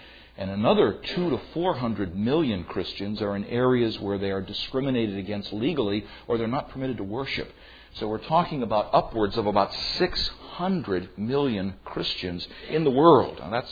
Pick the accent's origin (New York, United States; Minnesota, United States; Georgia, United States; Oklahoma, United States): New York, United States; We're 21st century people, and we're from New York